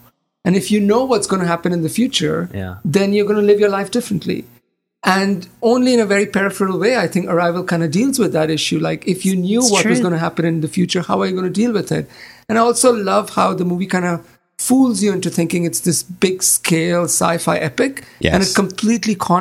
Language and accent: English; India; my grandfather used to be a very famous astrologer. So I was growing up in India